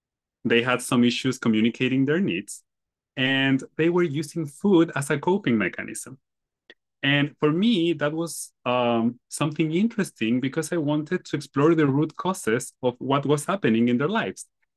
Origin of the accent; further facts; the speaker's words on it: Chile; English is a second language; moved away as an adult; now in United States; I'm from Chile. I moved to the US 2 years ago.